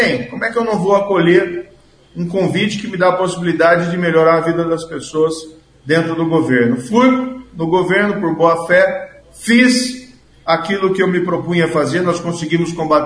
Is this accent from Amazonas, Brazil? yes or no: no; Maringá, Paraná, Brazil; Sou de Maringá, né?